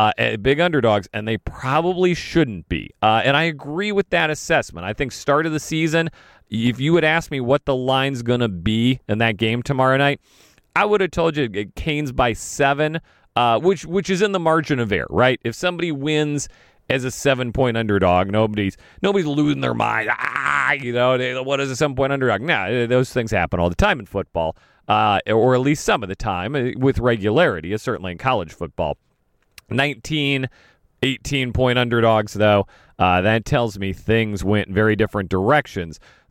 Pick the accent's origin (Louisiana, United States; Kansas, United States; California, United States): Kansas, United States; I'm a Royals guy. I'm from Kansas.